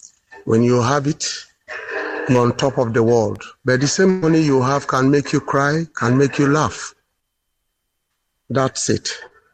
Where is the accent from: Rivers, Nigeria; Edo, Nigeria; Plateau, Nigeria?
Rivers, Nigeria; I'm from Nigeria, within the Niger Delta region. I'm from Kalabari tribe, Ijaw Nation. I'm from Abonima, my paternal from Abonima